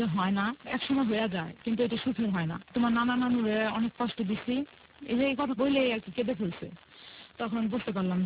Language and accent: Bangla; Gazipur, Dhaka Division, Bangladesh; আমি গাজীপুর থেকে এসেছি।